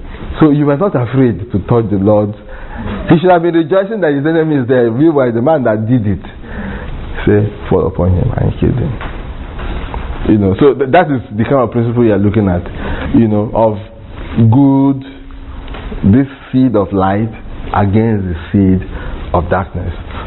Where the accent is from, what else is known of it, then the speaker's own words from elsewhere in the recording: Ijebu, Ogun, Nigeria; I have to show this man that I'm from Ijebu.